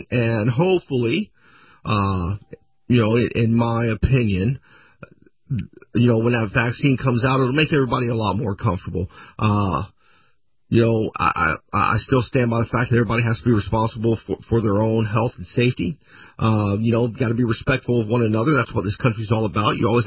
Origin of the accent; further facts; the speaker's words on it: Southeast, United States; You know, I grew up in the Southeast, so snow is not something I'm interested in.